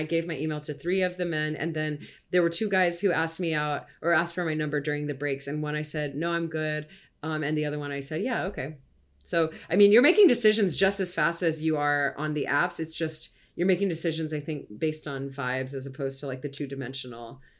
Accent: Texas, United States; I grew up in Texas, so everyone's like, slumming on that or dragging that.

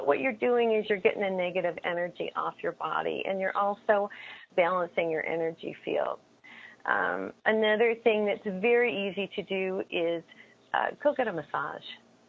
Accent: New Mexico, United States; And so I'm from New Mexico, and so I went to a Native American lady.

